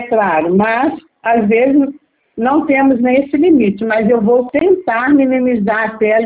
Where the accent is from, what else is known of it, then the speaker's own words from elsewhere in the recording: Minas Gerais, Brazil; Eu sou de Minas Gerais.